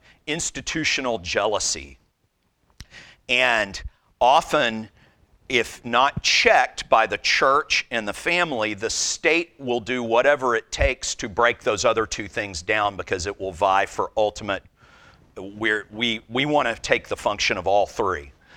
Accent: the South, United States; growing up in the Southern, I'd go to church with my granddad, who was a godly man, my hero

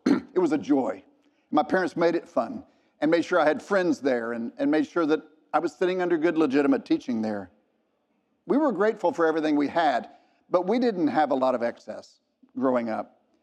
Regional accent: Dallas, Texas, United States; I grew up here in Dallas

